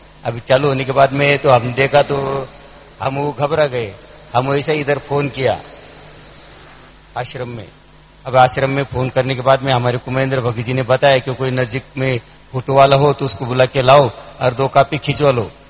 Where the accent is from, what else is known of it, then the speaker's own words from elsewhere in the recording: Maharashtra, India; महाराष्ट्र का रहने वाला हूँ